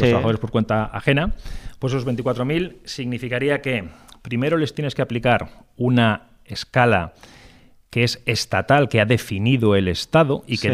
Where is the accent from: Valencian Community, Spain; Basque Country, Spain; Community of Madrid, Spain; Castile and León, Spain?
Castile and León, Spain; Burgos; now in Barcelona, Spain; yo soy de Burgos